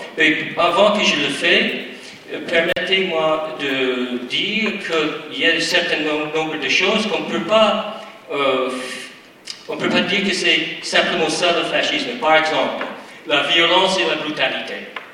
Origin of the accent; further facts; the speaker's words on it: United States; Parce que je viens des États-Unis